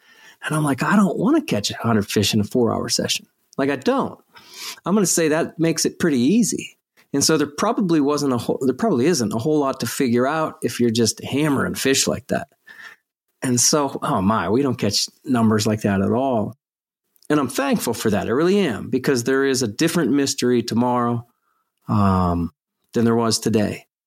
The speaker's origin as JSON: {"language": "English", "region": "Pennsylvania", "country": "United States", "tie": "born or raised there", "lives_now": "Central Pennsylvania, United States", "said": "I grew up in Western PA with stocked streams. So the fishing season was way shorter. But for me now, in Central PA, the fishing opportunities never stop."}